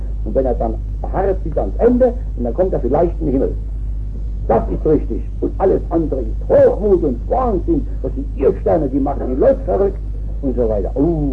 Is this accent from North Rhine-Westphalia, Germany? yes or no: no; Rhineland-Palatinate, Germany; in großen, reichen Dörfern meiner Heimat, in Rheinhessen